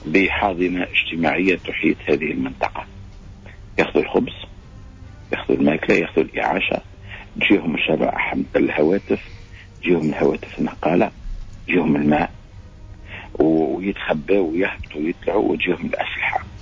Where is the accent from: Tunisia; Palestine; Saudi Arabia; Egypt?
Tunisia; وعندنا في تونس